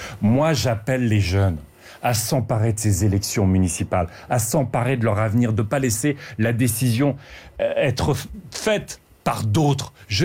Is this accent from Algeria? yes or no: no; Hauts-de-France, France; Vous savez, moi, je viens de Picardie.